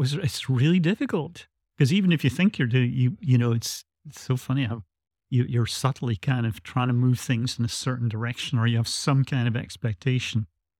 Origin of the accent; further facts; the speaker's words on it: Scotland, United Kingdom; I grew up in Scotland.